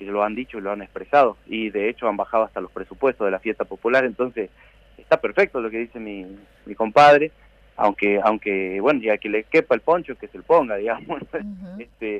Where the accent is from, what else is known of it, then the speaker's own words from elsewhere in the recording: Jujuy, Argentina; Yo vengo de una provincia de Jujuy donde son 109 desaparecidos